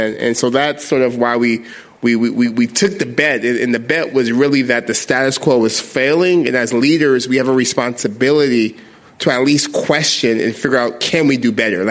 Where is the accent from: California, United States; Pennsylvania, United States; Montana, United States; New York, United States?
California, United States; Stockton; I'm from Stockton, California. It's a city in California, about 320,000 people, 30% poverty.